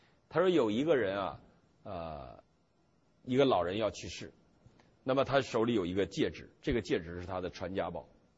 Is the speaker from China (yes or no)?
yes; China